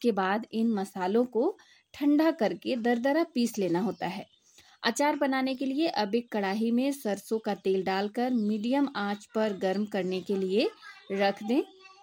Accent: Lohardaga, Jharkhand, India; और मैं लोहरदगा जिला के रहने वाली हूँ।

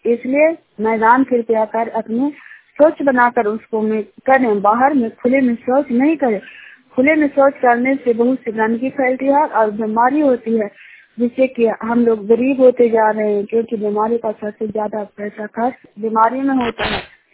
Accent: Chinhar, Bihar, India; मैं चिन्हार गांव का निवासी हूँ और नालंदा जिला का निवासी हूँ।

